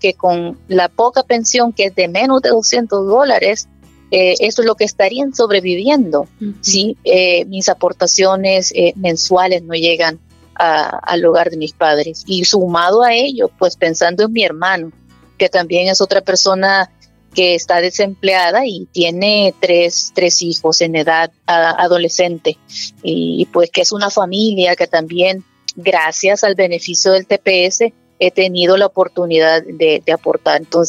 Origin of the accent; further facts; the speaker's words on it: El Salvador; moved away as an adult; now in United States; yo salí de El Salvador a la mitad de los años 20, tenía como 25, 26 años, tengo 46 en este momento.